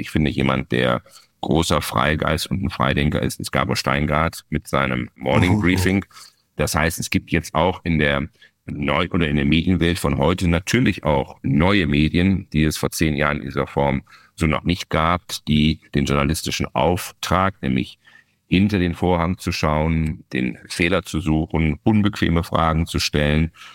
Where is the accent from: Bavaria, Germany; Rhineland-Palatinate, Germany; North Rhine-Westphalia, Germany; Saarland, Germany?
North Rhine-Westphalia, Germany; Bielefeld; meine Heimatstadt Bielefeld